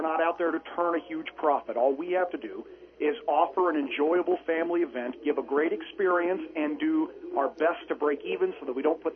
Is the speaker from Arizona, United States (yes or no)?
yes; Kingman, Arizona, United States; I grew up in Kingman. I was participating in programs like this when I was a kid.